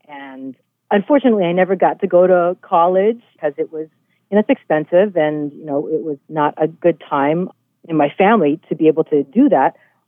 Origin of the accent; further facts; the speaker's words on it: Kalihi Valley, Hawaii, United States; I was born and raised in Kalihi Valley, all the way at the end of the road.